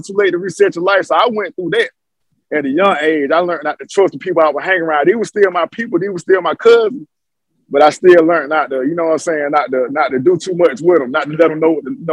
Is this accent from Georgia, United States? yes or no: yes; Macon, Georgia, United States; I'm originally from Macon, Georgia.